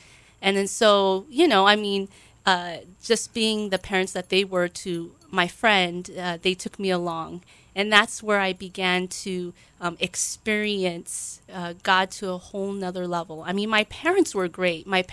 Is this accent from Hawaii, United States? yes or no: yes; Hawaii, United States; I grew up here in Hawaii. I actually was born here. We moved to the mainland, and as a baby, as a child, I lived there for a bit, and then we came back here to Hawaii when I was just starting intermediate school.